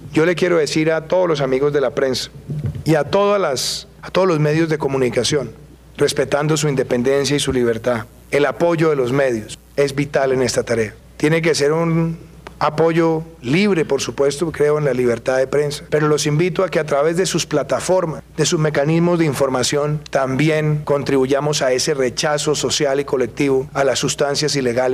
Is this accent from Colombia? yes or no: yes; Colombia; Yo creo que estos son mensajes que nos deben hacer sentir a nosotros orgullosos como colombianos.